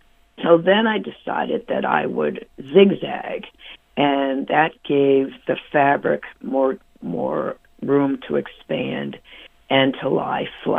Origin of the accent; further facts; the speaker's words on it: Boston, Massachusetts, United States; I'm from Boston, and I got my first apartment